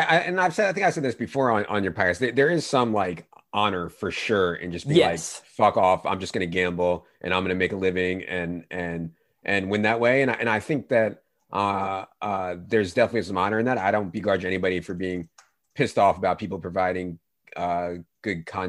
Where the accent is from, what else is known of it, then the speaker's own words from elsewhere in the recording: Virginia, United States; So I grew up in Virginia. I was actually a Bullets fan, and I didn't care too much about the Sixers.